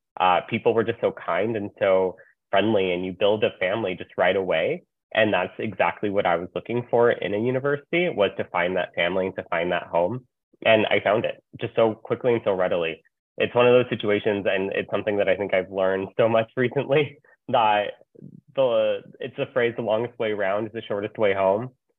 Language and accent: English; Tucson, Arizona, United States; So I grew up in Tucson and I love Tucson.